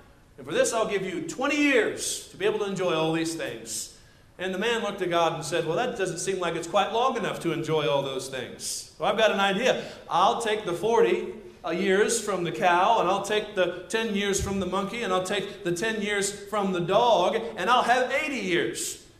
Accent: Indiana, United States; also born or lived in Chicago / California; I grew up in Indiana, and it wasn't as bad as some other places I've lived, like Chicago and in California.

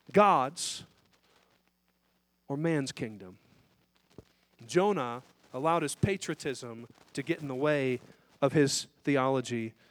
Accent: United States; Friend, I'm an American. I'm a patriot. I love my country.

